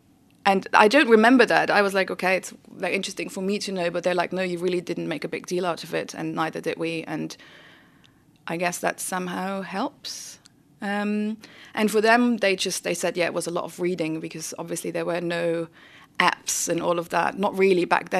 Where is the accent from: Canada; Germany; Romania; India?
Germany; I grew up in Germany